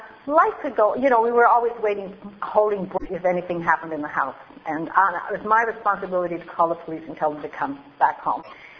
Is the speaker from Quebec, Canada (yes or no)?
yes; Montreal, Quebec, Canada; came to Canada and landed here in December of 49. And I lived in the east end of Montreal. I got beat up every day because I was mostly anglais. I lost my accent real fast.